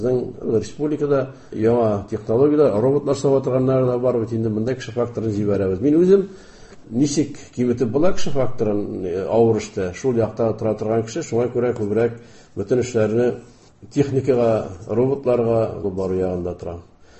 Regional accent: Tatarstan, Russia; born there; Менә туган җир дигәндән минем паспортта Саба районы язган иде. Минем тумышым Саба районы Сатыш авылында.

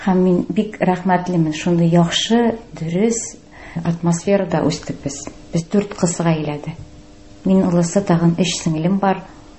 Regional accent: Bashkortostan, Russia; Үзем Башкортстанның Бакалы районыннан. Шунда туып үстем. Ләкин әтием белән әнием безнең Татарстаннан чыгышлары. Әнием төп Казан кызы, әтием Биктаудан, Юртыш авылыннан. Казан арты диләр бит инде.

